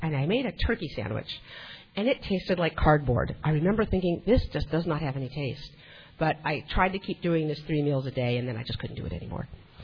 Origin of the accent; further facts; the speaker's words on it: Los Angeles, California, United States; I grew up in OA in Los Angeles in a group 8 years ago, 1986. So in October of 1986, I moved to Eagle Rock, which is in the San Gabriel Valley